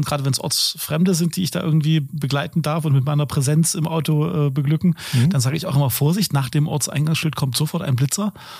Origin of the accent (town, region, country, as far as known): Leipzig, Saxony, Germany